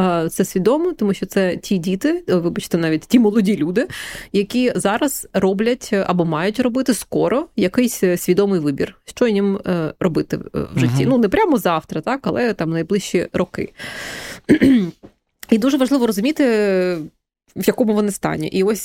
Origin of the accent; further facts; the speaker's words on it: Vinnytsia Oblast, Ukraine; я сама з Вінниччини, мої батьки живуть в Вінницькій області